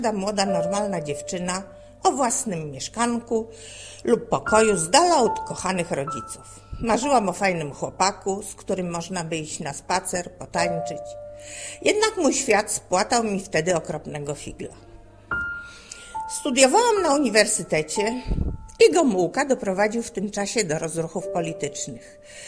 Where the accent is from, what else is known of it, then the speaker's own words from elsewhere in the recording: Warsaw, Masovian Voivodeship, Poland; pochodzę z Warszawy. Tam się urodziłam, wychowałam, wykształciłam i pracowałam.